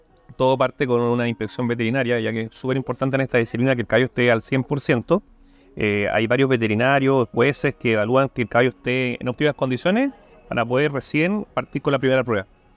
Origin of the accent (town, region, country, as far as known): Osorno, Los Lagos, Chile; born or raised there; also born or lived in Curicó / Río Bueno / Valdivia / Puerto Montt